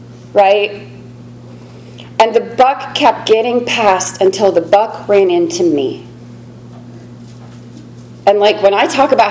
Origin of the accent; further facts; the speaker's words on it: Pittsburgh, Pennsylvania, United States; I grew up in Pittsburgh in, like, a boarded up trap house where I thought, like, a lot of shit was normal that was not normal.